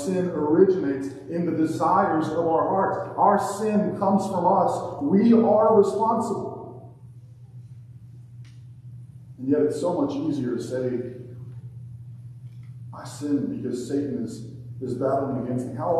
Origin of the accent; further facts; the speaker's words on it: Alabama, United States; When I was growing up in Alabama, my dad worked for several years at a steel mill.